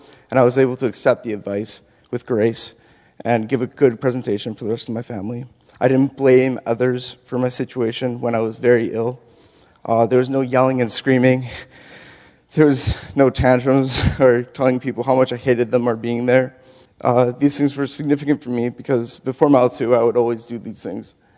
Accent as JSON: {"language": "English", "town": "Saskatoon", "region": "Saskatchewan", "country": "Canada", "said": "I'm from Saskatoon, Saskatchewan."}